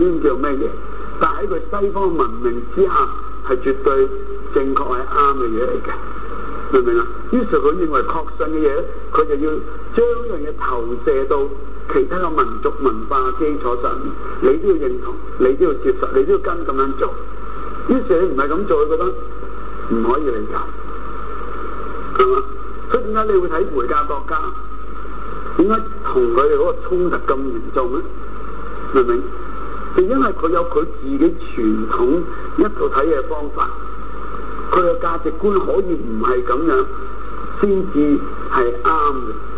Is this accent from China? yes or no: yes; China; 因為我們中國人都沒有社會福利